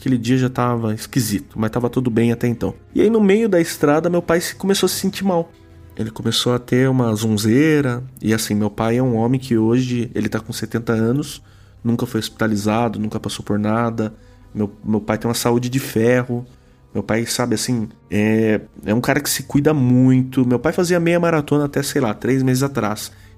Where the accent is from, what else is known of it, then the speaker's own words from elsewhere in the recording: Itapeva, São Paulo, Brazil; born there; O meu avô, depois de muito tempo, foi pra Itapeva. É a cidade onde eu nasci